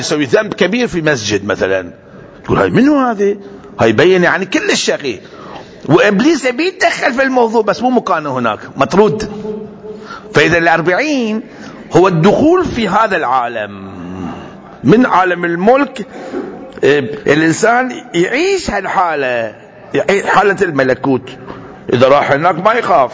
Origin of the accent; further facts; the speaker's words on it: Karbala, Karbala Governorate, Iraq; إحنا من كربلاء جهة عون